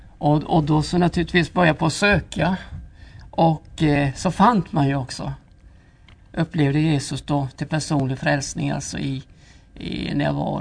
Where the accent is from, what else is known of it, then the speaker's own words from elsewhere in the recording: Kalmar County, Sweden; Jag kommer från Öland.